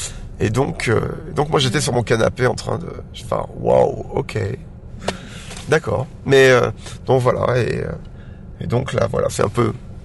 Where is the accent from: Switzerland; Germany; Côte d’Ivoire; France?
France; Le Puy-en-Velay, Auvergne-Rhône-Alpes; now in Paris, France; je suis originaire du Puy-en-Velay.